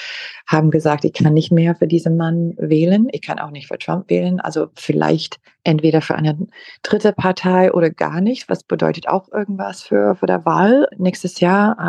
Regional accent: Green Bay, Wisconsin, United States; German is a second language; ich komme aus Green Bay. Deswegen bin eine geborene Green Bay Packer Fan und bin aufgewachsen mit Fußballspiel jeden Sonntag.

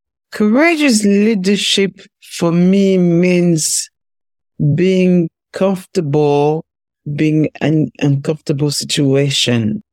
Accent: Paris, Île-de-France, France; So I was born in Paris.

